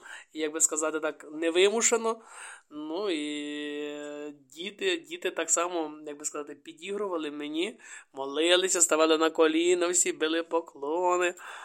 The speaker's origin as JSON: {"language": "Ukrainian", "town": "Shushkivtsi", "region": "Ternopil Oblast", "country": "Ukraine", "tie": "born there", "said": "Народився на Лановеччині, зараз Кременецький район, це село Шушківці. Маленьке таке, незначуще, але це моя маленька батьківщина."}